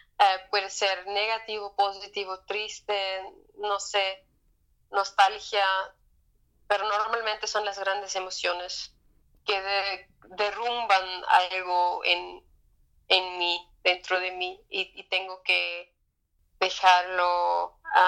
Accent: Austria; accent: Austrian dialect; first language Austrian German dialect; Spanish is a second language; Pero así es que tal vez después del dialecto austríaco, el español para mí es la lengua más cercana

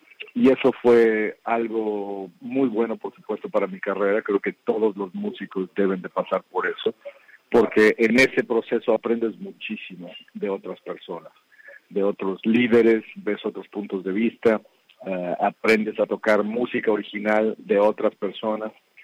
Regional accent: Mexico City, Mexico; moved away as an adult; now in United States; Yo soy de México, Ciudad de México, originalmente, nacido y crecido ahí, y me mudé a los Estados Unidos a los 21 años, en 1993

